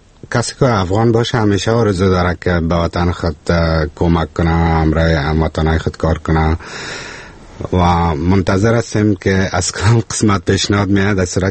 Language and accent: Persian; Kabul, Afghanistan; now in Mazar-i-Sharif, Afghanistan; نه، من خودم از کابل هستم.